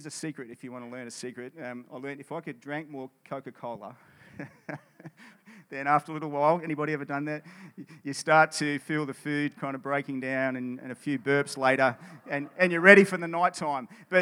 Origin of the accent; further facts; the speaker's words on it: Sydney, New South Wales, Australia; Yeah. I mean, really, we're from Sydney.